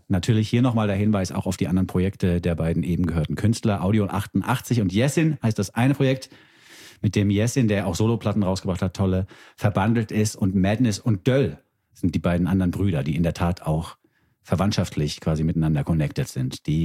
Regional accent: Frankfurt, Hesse, Germany; born there; immer noch ein Platz in meinem Herzen, meine Geburtsstadt Frankfurt

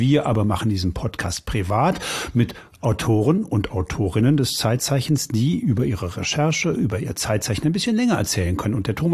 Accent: West Germany, Germany; Wir sind echt ignorant im Westen groß geworden.

